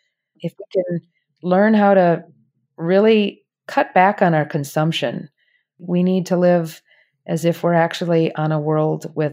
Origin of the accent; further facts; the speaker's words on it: Rochester, United States; I grew up in Rochester before I left for bigger cities, you know, for college and after college the first time. And so I grew up here. I know my community. I know Southeast Rochester